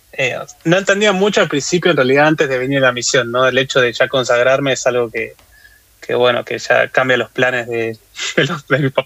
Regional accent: Tigre, Buenos Aires Province, Argentina; Y nos llegó desde Argentina, ¿no? Yo soy de Buenos Aires, de Tigre, y cuando escuché estos testimonios me sacudió realmente.

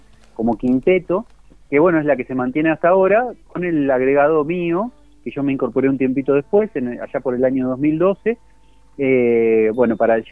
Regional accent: Santa Fe, Argentina; queda lejos de donde vivimos nosotros, que somos de Santa Fe, que seguimos viviendo en Santa Fe

